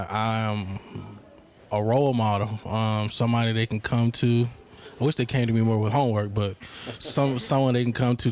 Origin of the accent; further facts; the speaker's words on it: Atlanta, Georgia, United States; So I'm from Atlanta, Georgia.